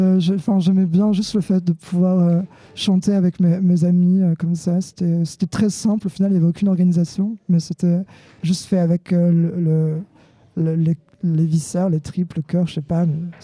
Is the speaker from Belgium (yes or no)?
no; Hauts-de-France, France; Faut savoir que je viens de Picardie, dans un tout petit village de 250 habitants.